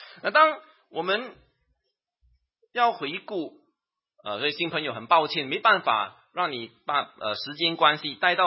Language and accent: Chinese; Singapore; 因为你知道新加坡跟中国的那个国情有点不一样了，我们新加坡人可能对这个体育这方面呢，这个还需要多看重一些。